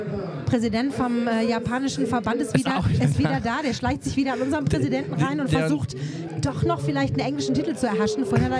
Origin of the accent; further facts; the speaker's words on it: Balearic Islands, Spain; Weil ich bin ja Mallorca-Kind, ich bin ja auf Mallorca groß geworden